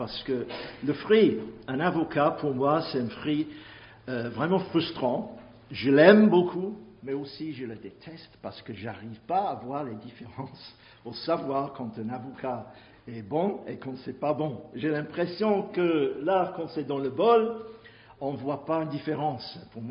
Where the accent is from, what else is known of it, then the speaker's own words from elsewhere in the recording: England, United Kingdom; French is a second language; Je suis anglais